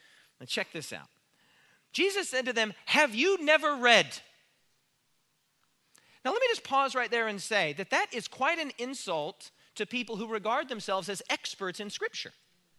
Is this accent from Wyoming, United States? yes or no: yes; Wyoming, United States; I grew up in Wyoming, and my grandfather had a large farm that was just over the border in Nebraska